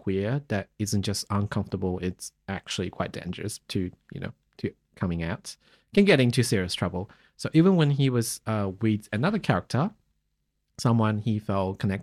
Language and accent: English; China; English is a second language; how I felt like when I was growing up in China.